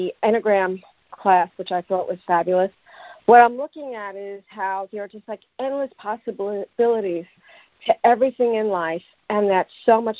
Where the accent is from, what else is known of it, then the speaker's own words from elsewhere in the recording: New York, United States; Hi, I'm from New York, and I'm so happy that I got on your show.